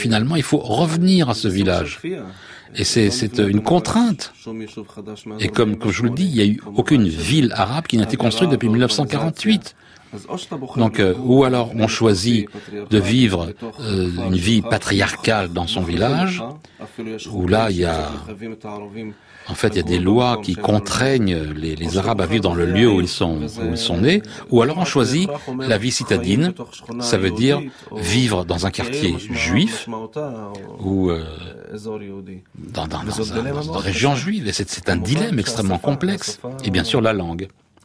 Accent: Tira, Central District, Israel; je n'ai jamais vécu dans les territoires palestiniens. Moi, je suis né Et j'ai grandi à Tira, c'est ma maison. Mais bon, c'est un lieu véritablement bon. On est à la campagne.

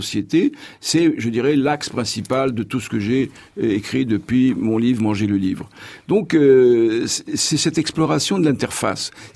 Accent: Tunisia; je suis tunisien, et la Tunisie est le pays qui fournit le plus grand nombre de combattants

